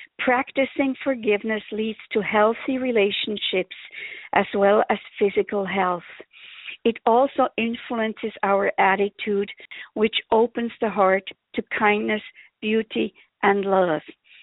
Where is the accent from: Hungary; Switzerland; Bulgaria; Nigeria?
Switzerland; now in United States; I was born and raised in Switzerland and have spent the last almost 36 years here in the USA.